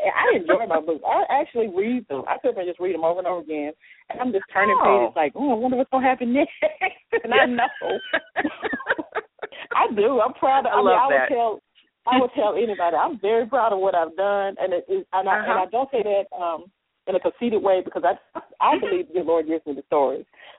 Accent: Arkansas, United States; I have an event I'm going to be a part of in my hometown in Arkansas.

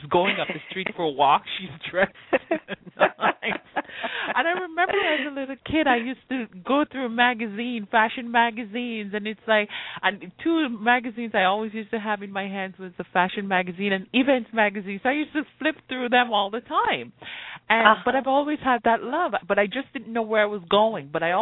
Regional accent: Montego Bay, Saint James, Jamaica; moved away; Well, I grew up in Jamaica, and that would be in Montego Bay.

